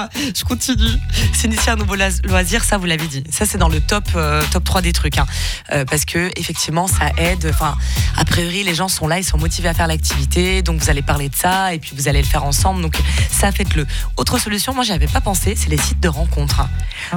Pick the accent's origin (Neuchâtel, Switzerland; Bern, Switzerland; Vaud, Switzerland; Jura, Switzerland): Bern, Switzerland; Biel/Bienne; Je suis de Bienne à la base et puis j'ai vécu dans un autre pays.